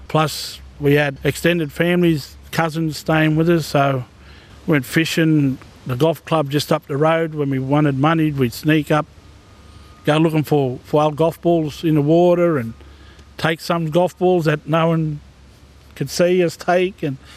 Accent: Moree, New South Wales, Australia; when I grew up in Moree there

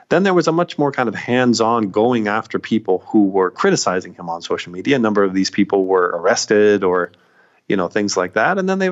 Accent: United States; as an American journalist writing about Saudi Arabia

